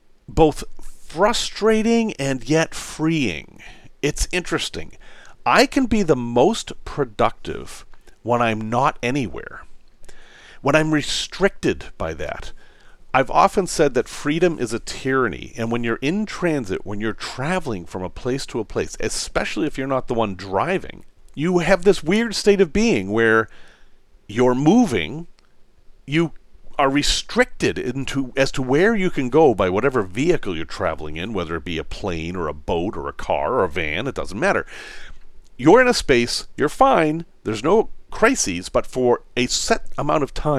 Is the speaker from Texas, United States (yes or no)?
no; Salem, Massachusetts, United States; Growing up in Salem, Mass., just to confuse things, I loved history.